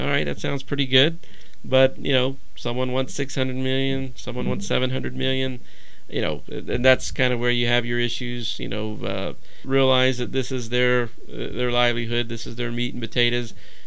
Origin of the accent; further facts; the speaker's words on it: Dallas, Texas, United States; I grew up in Dallas-Fort Worth area, and Roger Staubach wrote me when I was in the hospital.